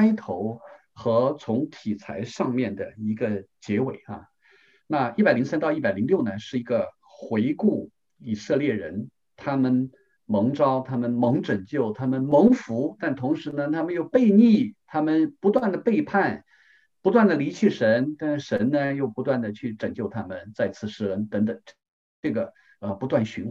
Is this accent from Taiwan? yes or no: no; China; 我们中国人实际上也有这样的智慧。我们中国人也不断在总结这样的智慧